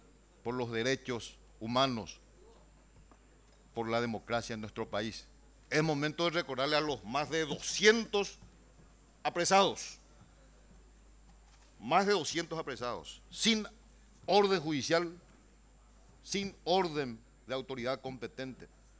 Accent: Paraguay; tenemos que hacer como paraguayos, no precisamente como liberales, sino como paraguayos y como demócratas

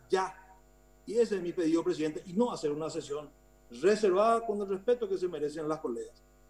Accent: Paraguay; a mí, como ciudadano paraguayo, como médico y como legislador, me interesa saber cuándo vamos a tener vacunas

